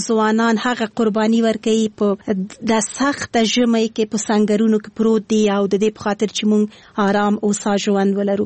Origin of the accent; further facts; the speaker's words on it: Kabul, Afghanistan; born there; زه د اصلا پلار مې د خوست ده، مور مې د پکتیا ده، او زه په خپله کابل کې زیږیدلی یم، خو په هر صورت د خوست ایل کېږم.